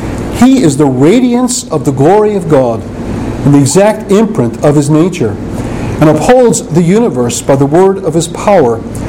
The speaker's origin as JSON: {"language": "English", "town": "Brooklyn", "region": "New York", "country": "United States", "tie": "born or raised there", "said": "I grew up in Brooklyn, New York with a Jehovah's Witness who was kind of like a friend I hung around with from time to time."}